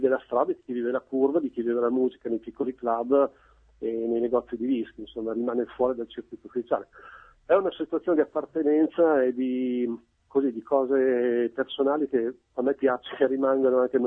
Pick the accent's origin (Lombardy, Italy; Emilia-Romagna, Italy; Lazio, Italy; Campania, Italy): Emilia-Romagna, Italy; Piacenza; sono di Piacenza da mille generazioni